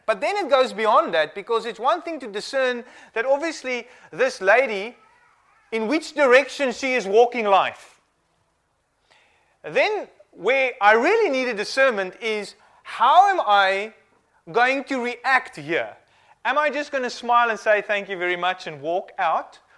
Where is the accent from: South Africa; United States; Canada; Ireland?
South Africa; now in England, United Kingdom; she knew that I was coming from England, and I'm going back to England and I'm living there, she knew I was South African